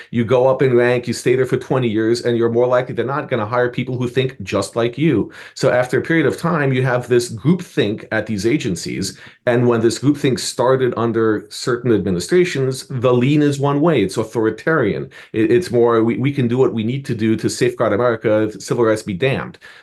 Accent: New York City, New York, United States; New Yorkers are contrarians. That's my hometown, and we don't always do what's expected of us.

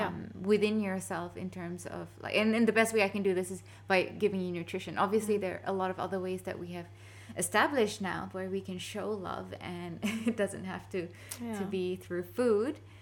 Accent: Singapore; also born or lived in Middle East; I'm from Singapore, which is Southeast Asia. I grew up around a lot of Chinese people. My best friend was Chinese. I'm Indian, and I'm, you know, was born Muslim as well. And then I went to the Middle East. I'm not Arab

